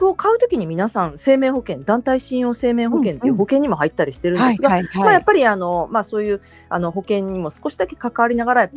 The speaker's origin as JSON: {"language": "Japanese", "region": "Hyogo", "country": "Japan", "lives_now": "Kanagawa, Japan", "said": "はい、そうです、兵庫県で、はい、兵庫県の出身です"}